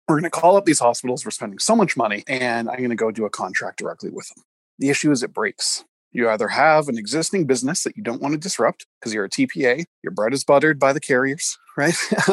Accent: Canada; I grew up in Canada. I come from a long line of hypochondriacs.

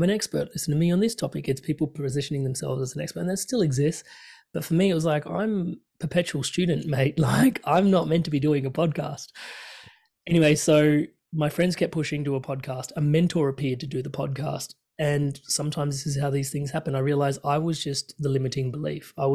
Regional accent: India; I'm Indian, so maybe I can get away with it.

